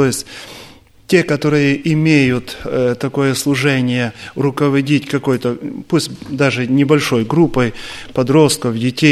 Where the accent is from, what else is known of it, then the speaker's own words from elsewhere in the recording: Moldova; now in Kyiv, Ukraine; Родился я и вырос в Молдавии, был членом церкви в Кишиневе, а уже скоро 13 лет, как живу в Киеве.